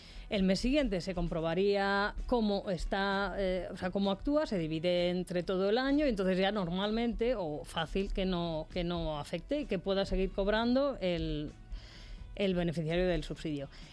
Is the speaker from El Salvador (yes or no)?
no; Madrid, Community of Madrid, Spain; los que nos gusta esquiar y somos de Madrid